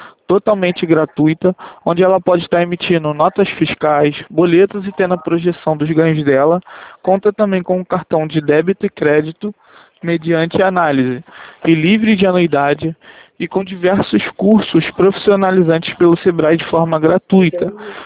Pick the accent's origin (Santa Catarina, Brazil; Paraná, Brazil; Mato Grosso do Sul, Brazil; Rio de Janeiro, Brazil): Rio de Janeiro, Brazil; Eu sou carioca. Eu falo da central de atendimento do Santander do Rio.